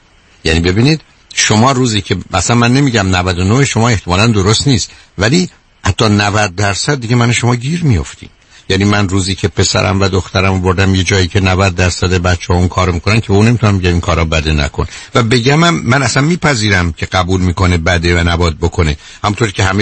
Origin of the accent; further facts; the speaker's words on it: Iran; ما چون ایرانی هستیم